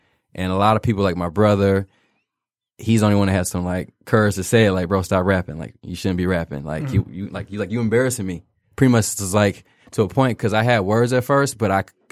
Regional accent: Detroit, Michigan, United States; now in suburbs of Detroit, United States; because I moved from Detroit to the suburbs, you know, so.

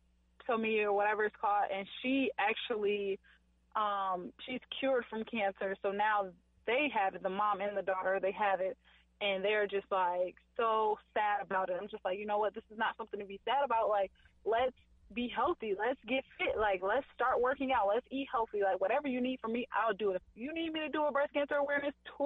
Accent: Rock Island, Illinois, United States; and then I went to Rock Island, Illinois, which was my hometown.

